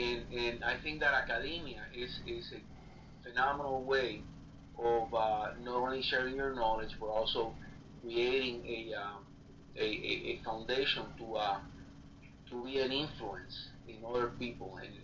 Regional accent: Puerto Rico; also born or lived in Cuba; I grew up in Puerto Rico, actually born in Cuba during the Castro Revolution. Mm-hmm. My parents exiled to Spain, ended up in Florida, but I actually grew up most of my life in Puerto Rico.

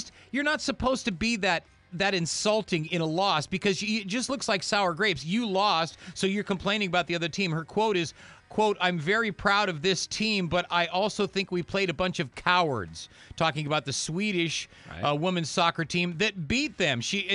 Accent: United States; I'm an American, and that means I'm football, baseball, basketball, golf, hockey, anything before that.

